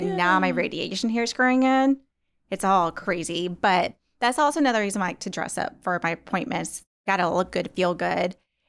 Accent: Birmingham, Alabama, United States; I have heard from a lot of people from my high school, from my hometown in Birmingham, and just people in Atlanta just reaching out

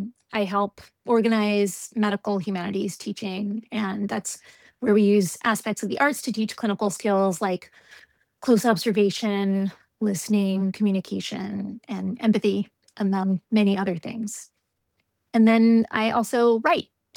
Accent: New York, United States; now in Philadelphia, United States; I am from New York. I moved to Philly for my family medicine residency, and I never left.

